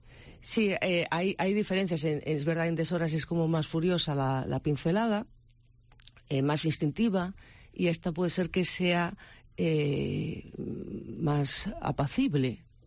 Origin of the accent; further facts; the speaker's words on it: A Coruña, Galicia, Spain; also born or lived in Madrid; mi padre era coruñés y mi madre mexicana. Y a ver, nací en Madrid de casualidad. A mí casi me da de decir, no, yo soy de Coruña.